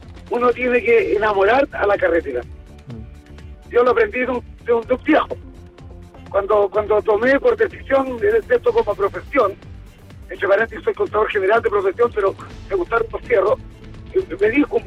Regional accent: Cauquenes, Maule, Chile; yo soy de Cauquenes, el día viernes mañana me voy, o sea, más ratito me voy a mi casita a estar con mi familia

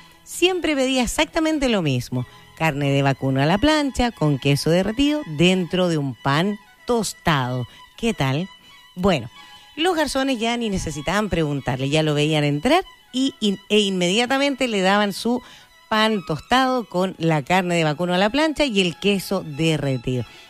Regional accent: Chile; como los chilenos somos buenos para inventar cosas y ponerle más

